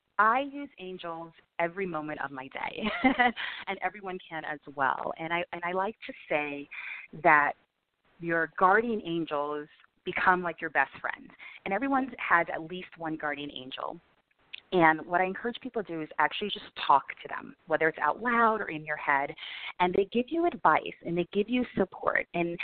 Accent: New York, United States; I was born and raised in New York.

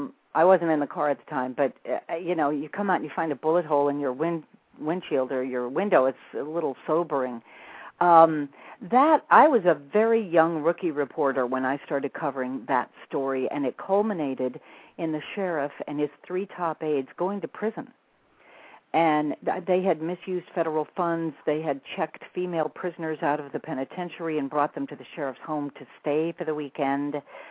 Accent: New Mexico, United States; I'm from New Mexico. You know, we're not seeped in the Hollywood or New York milieu

